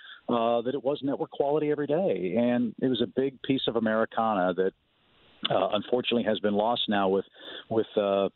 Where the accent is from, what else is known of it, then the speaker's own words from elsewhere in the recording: Midwest, United States; Look, I, like so many kids, I grew up in the Midwest.